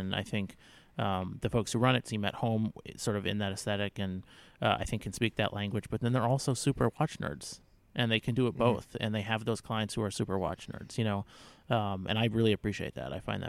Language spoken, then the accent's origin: English; New Jersey, United States; now in New York, United States; I grew up in New Jersey. I drove as a kid. I always loved driving.